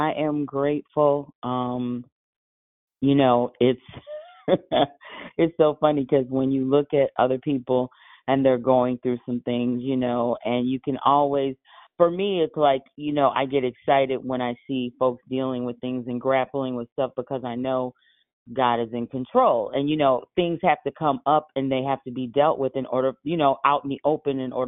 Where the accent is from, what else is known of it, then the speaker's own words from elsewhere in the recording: Madison, United States; I have a Philadelphia number, but I'm located in Madison, Wisconsin. I'm originally from Madison, so I just returned.